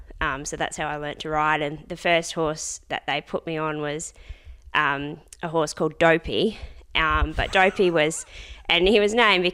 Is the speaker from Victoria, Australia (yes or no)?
yes; Victoria, Australia; also born or lived in Sydney; So I'm originally from Gippsland, Victoria, and went to Sydney and did my 5 years up there to be a vet.